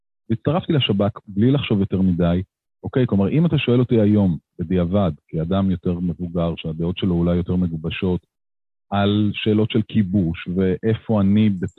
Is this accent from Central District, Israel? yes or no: yes; Ness Ziona, Central District, Israel; נכון, גדלתי בנס ציונה